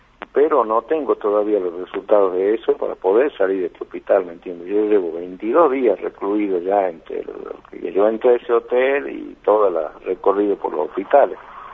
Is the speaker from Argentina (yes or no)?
yes; Tucumán, Argentina; Soy tucumano.